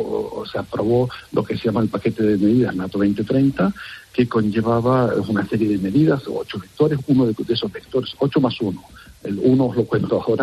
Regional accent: Spain; Yo creo que tenemos que, como españoles, estar extraordinariamente orgullosos de lo que sabemos hacer

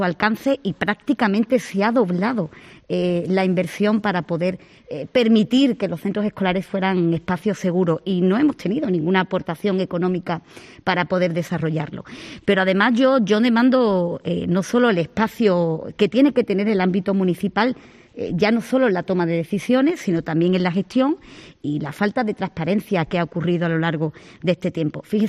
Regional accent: Andalusia, Spain; Algo habrá que decir de mi tierra. Bueno, pero yo creo que afortunadamente la provincia de Cádiz es un casi paraíso

